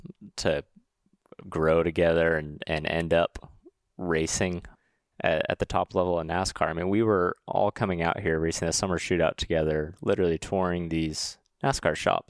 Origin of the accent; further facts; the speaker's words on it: Huntington Beach, California, United States; Yeah, Riley and Noah are from Vegas. I'm from Huntington Beach, California.